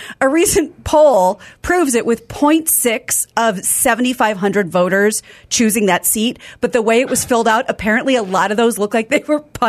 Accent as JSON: {"language": "English", "region": "Midwest", "country": "United States", "said": "I have a lot of personal shame. I'm from the Midwest."}